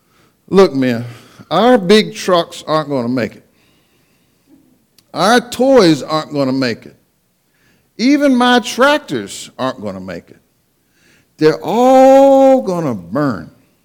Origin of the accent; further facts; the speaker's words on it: Fluvanna, Virginia, United States; I'm from Fluvanna. We have to keep things simple.